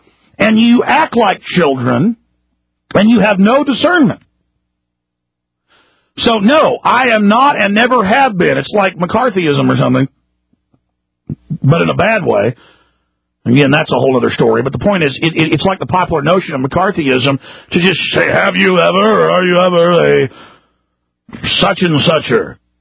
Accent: Texas, United States; Now, on the Catholic issue, I'm from Texas. This has been a predominantly Protestant state. My family are Protestants as far back as it goes.

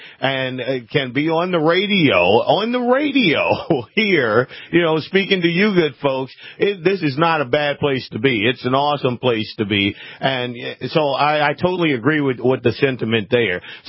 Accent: New Orleans, Louisiana, United States; now in North Dakota, United States; I'm a transplant here. This is my adopted state of North Dakota here. I'm from Louisiana. I'm an African-American guy.

